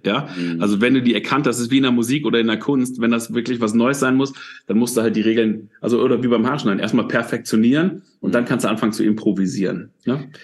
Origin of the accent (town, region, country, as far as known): Dinslaken, North Rhine-Westphalia, Germany; born or raised there; also born or lived in Mülheim an der Ruhr